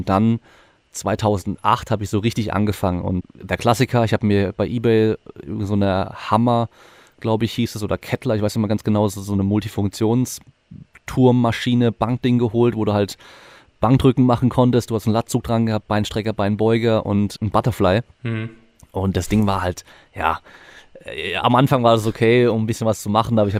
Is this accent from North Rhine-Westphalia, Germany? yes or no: no; Freiburg, Baden-Württemberg, Germany